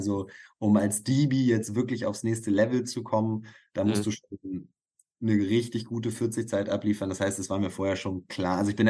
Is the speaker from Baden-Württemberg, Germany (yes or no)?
no; Hamburg, Germany; also born or lived in Essen / Cologne; Also ich bin halt Hamburger, ich bin halt hingezogen wegen des Studiums